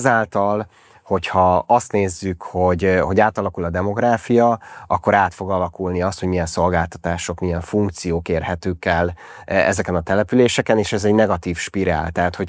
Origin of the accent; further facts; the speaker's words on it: Szeged, Csongrád-Csanád, Hungary; ugye én Szegeden nőttem fel, ott jártam gimnáziumba és egyetemre is